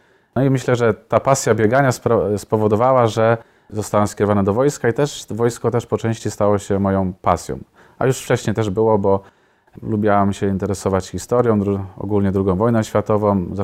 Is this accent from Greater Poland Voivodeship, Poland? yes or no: yes; Ostrzeszów, Greater Poland Voivodeship, Poland; Ja pochodzę z parafii Świętej Jadwigi Królowej w Ostrzeszowie. Za mną już 8 lat kapłaństwa.